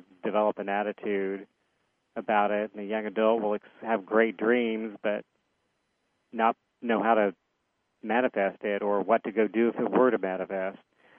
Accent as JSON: {"language": "English", "region": "Florida", "country": "United States", "tie": "born or raised there", "said": "Like when I grew up in Central Florida, it was, you know, you go out on a winter day and it'll be beautifully clear blue"}